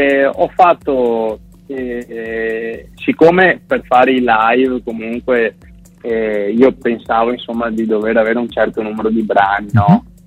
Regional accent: Santa Maria di Sala, Veneto, Italy; Ho fatto la prima serata un mesetto e mezzo fa nel mio paese, sono di Santa Maria di Sala, provincia di Venezia

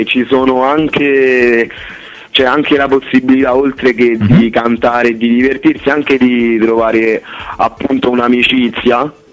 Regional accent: Rome, Lazio, Italy; io sono di Roma

